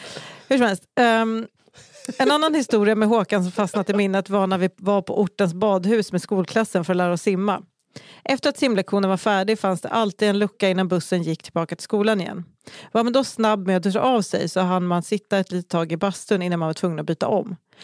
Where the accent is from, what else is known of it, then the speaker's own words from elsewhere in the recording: Västra Götaland County, Sweden; några händelser som utspelade sig under min uppväxt på Västgötaslätta.